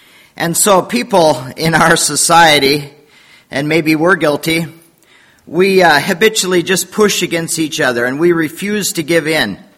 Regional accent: Wisconsin, United States; Tom is actually from Lancaster, Pennsylvania area, and I'm from Wisconsin.

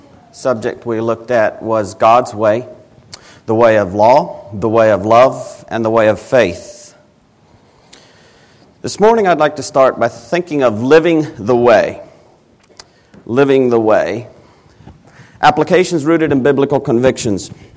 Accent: Paraguay; Being born and raised in Paraguay, we started at 8:30 down there

